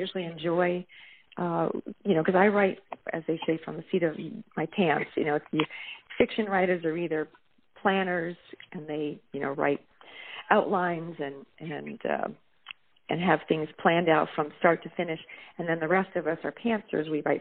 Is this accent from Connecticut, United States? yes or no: yes; Connecticut, United States; I'm originally from Connecticut, and I had a lot of Connecticut readers saying, when are you going to set a story in Connecticut?